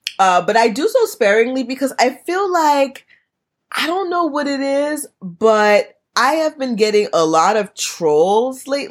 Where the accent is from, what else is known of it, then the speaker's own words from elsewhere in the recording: Haiti; I'm Haitian. So I grew up in Haitian churches.